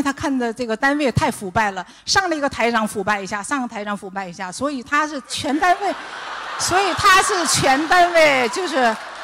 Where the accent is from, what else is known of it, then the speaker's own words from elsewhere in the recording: Beijing, China; 因为我是从北京这边来的，